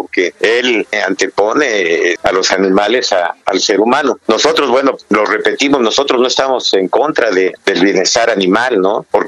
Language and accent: Spanish; Mexico; Quienes en realidad tenemos los votos somos nosotros, los mexicanos que amamos nuestras tradiciones.